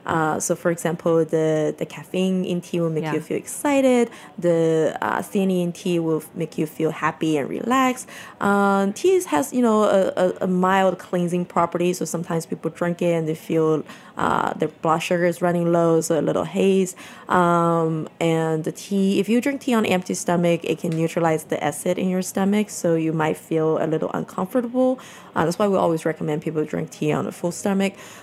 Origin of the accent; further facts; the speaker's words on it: northern China, China; I grew up in northern China. Mm-hmm. So my hometown region actually does not produce tea.